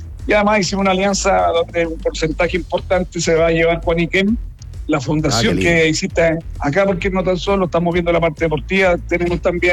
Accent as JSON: {"language": "Spanish", "country": "Chile"}